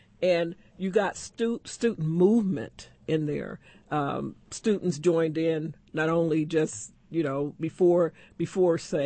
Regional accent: Indianapolis, Indiana, United States; I was born and raised in Indianapolis.

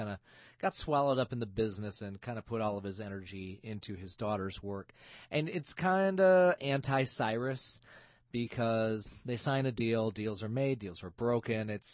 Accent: Flint, Michigan, United States; there were movie theaters in my hometown of Flint that would show it.

